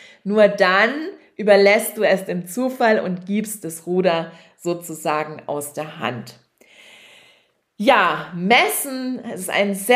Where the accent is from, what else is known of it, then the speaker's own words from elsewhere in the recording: Saxony, Germany; Und die Leipziger Buchmesse ist für mich in meiner Heimat, also in Sachsen.